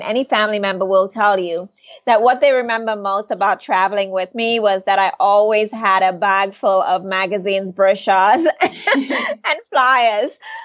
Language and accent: English; Martinique; first language French; English is a second language; French island of Martinique, which is a department of France. And we lived there for about 5 years. So my first language is actually French. And later moved back to the island as a child